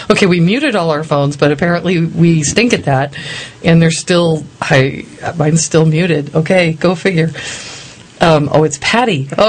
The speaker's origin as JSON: {"language": "English", "country": "United States", "said": "I'm American."}